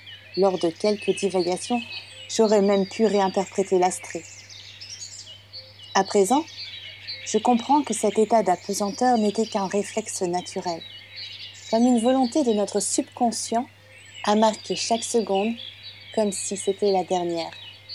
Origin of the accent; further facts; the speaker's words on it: Normandy, France; Chez moi, en Normandie, les gens sont fiers des quatre saisons quotidiennes.